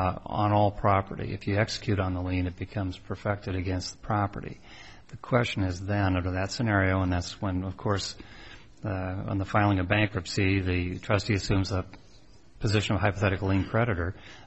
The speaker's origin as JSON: {"language": "English", "region": "Montana", "country": "United States", "tie": "born or raised there", "said": "I mean, I know what the answer would be in my home state of Montana"}